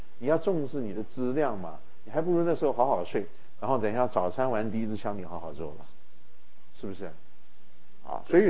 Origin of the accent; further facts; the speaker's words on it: China; 还有我们中国人的养生之道不错，泡脚。